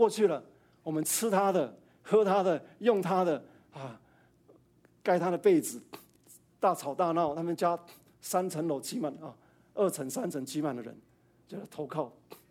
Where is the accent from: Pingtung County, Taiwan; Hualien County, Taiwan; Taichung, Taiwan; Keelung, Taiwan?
Pingtung County, Taiwan; Donggang; 我小时候出生的时候，家乡遇到出生第八天啊，第五天，我们家乡那个堤网溃决了啊，我们在台湾南部乡下，叫东港西，溃决。